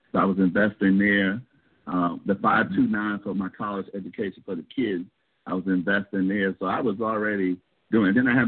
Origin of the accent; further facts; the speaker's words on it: New York City, New York, United States; Well, the real story, I grew up in South Bronx, New York, and on the playgrounds, I always had the stock market on the playground every recess.